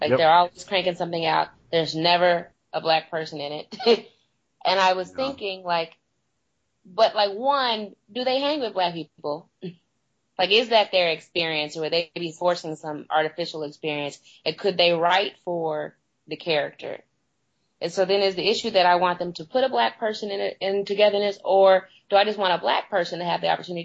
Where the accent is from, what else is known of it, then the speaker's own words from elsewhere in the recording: Cypress, Texas, United States; That's cold. I'm from Cypress.